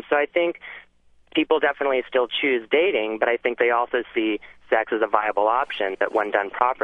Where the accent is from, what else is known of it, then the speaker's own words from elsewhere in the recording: San Francisco, California, United States; I am 21. I grew up in San Francisco and public high schools